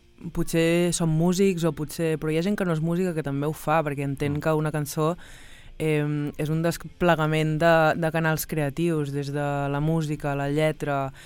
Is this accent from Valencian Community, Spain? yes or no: no; Vilafant, Catalonia, Spain; Del barri a l'Empordà, soc del cantó de Figueres, un poble que es diu Vilafant.